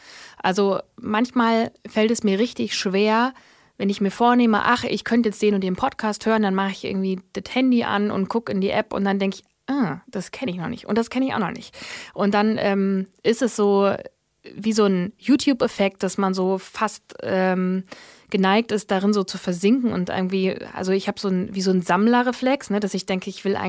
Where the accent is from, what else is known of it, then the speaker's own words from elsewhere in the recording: Wernigerode, Saxony-Anhalt, Germany; Ich komme aus dem Harz, aus Wernigerode.